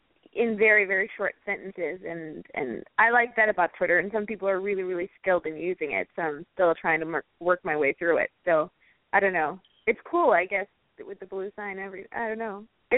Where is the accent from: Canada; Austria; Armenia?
Austria; English is a second language; moved away as an adult; also born or lived in New York; now in Los Angeles, United States; Well, I'm originally from Austria. So it's a little further east than New York. And I moved to New York about 3.5 years ago. And I've been living in Los Angeles for a year.